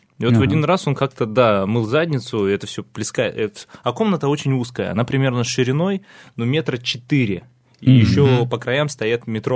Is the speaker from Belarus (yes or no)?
no; Ukraine; now in New York, United States; Я вот сам из Украины, но я вот сейчас живу в Москве, я живу сейчас в Нью-Йорке.